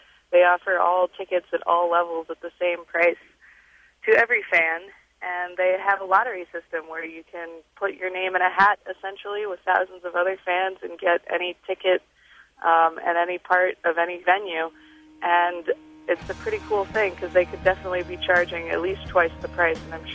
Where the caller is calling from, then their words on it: Chicago, Illinois, United States; I'm calling from Chicago, Illinois.